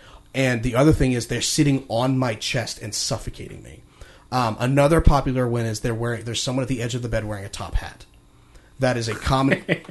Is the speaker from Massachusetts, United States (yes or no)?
no; Cincinnati, Ohio, United States; I attribute my love of horror from being a nerd growing up in Cincinnati in the 1980s.